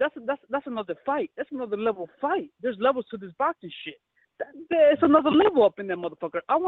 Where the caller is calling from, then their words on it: Chicago, Illinois, United States; I'm calling from Chicago.